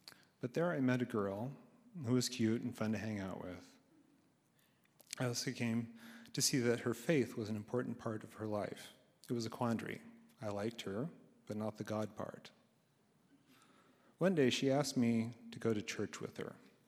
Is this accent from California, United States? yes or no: yes; California, United States; I grew up in Northern California with my parents and younger sister. Both of my parents were independent types who moved away from family in New York to pursue their own dreams.